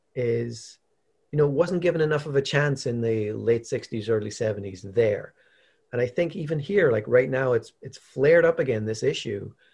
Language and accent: English; Northern Ireland, United Kingdom; I was born in 64. So, you know, the civil rights stuff. And then I grew up in Northern Ireland.